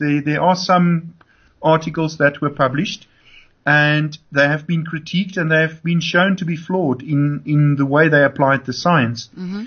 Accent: South Africa; Certainly, I think as a South African, I'm proud of Casta

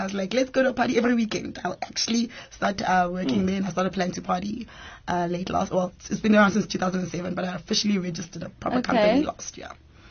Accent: Kempton Park, Gauteng, South Africa; born and bred in Jersey, Kempton Park, born and bred. I come from a Zulu Swati mother and a Sotho father, so I'm a Zutu. But my mother is Zulu Swati, but my dad is Sotho.

